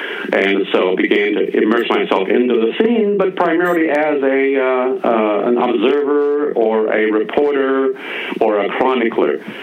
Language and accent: English; Oakland, California, United States; I was born and raised in the Oakland area. Born in Alameda, raised in Oakland, and then college in San Francisco at San Francisco State.